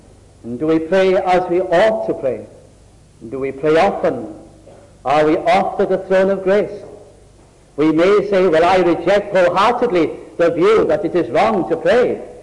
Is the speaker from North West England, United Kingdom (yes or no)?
yes; North West England, United Kingdom; I was brought up in South Lancashire, and we used to listen to every little Welsh programme on the radio for the reason that we long to hear our own little language